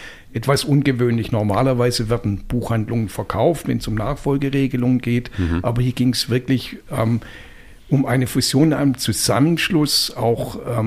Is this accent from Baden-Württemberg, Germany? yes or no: yes; Tübingen, Baden-Württemberg, Germany; now in Ravensburg, Germany; Nee, wir sind aus Tübingen und haben tatsächlich einige Jahre lang gesucht.